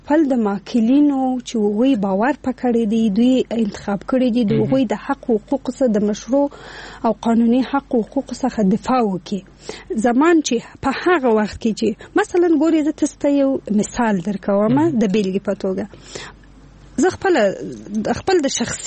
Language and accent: Pashto; Afghanistan; زه افغان یم